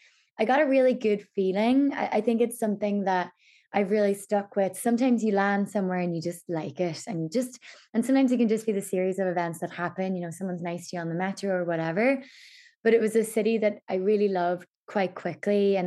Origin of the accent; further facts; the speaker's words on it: Omagh, Northern Ireland, United Kingdom; moved away as an adult; I'm from Omagh in County Tyrone, which is in Northern Ireland. So very center really of Northern Ireland, like an hour and a half from Belfast and 3 hours from Dublin. So went to school there all the way up through to 18.